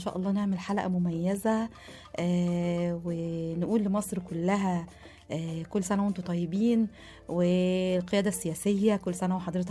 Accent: Aswan Governorate, Egypt; بما ان انا من الصعيد يعني من أسوان وأشرفنا الأصل

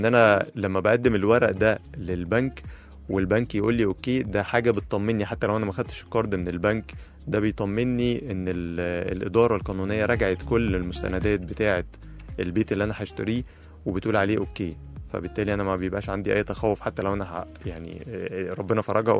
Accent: Egypt; وبرضو عندنا في مصر في بعض البنوك شغالة بنفس السيستم

